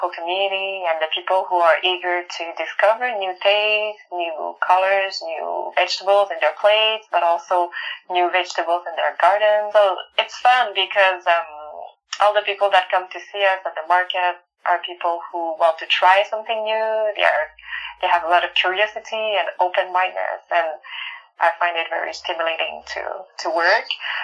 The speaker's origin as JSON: {"language": "English", "town": "Montreal", "region": "Quebec", "country": "Canada", "tie": "born or raised there", "said": "I grew up in Montreal in the city as a city girl"}